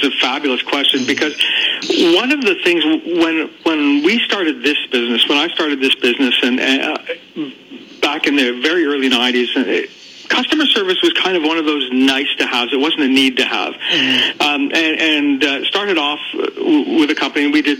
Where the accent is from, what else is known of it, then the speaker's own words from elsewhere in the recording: Houston, Texas, United States; also born or lived in New York; I grew up in Houston and in New York, and I can tell you it's very different from Houston being here.